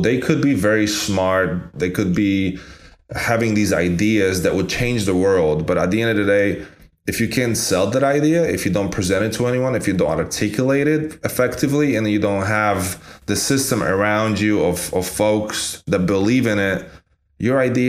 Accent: Poland; English is a second language; I remember growing up in Toland, there and his company FUBU was a lot of his clothes were being imported from US to Poland, like this cool gear.

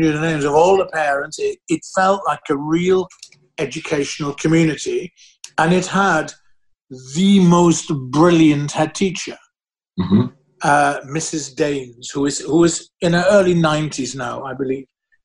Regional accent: Netherlands; growing up in the Netherlands and leaving it

